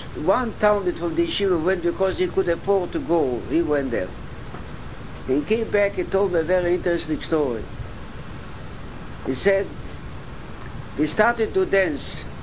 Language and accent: English; Baranovichi, Brest Region, Belarus; I was a young boy, I learned there for 5 years, I grew up in Baranovich actually.